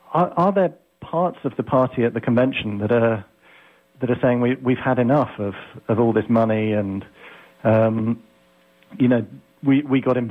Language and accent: English; United Kingdom; like most people in Britain, I'm British, like most people in Britain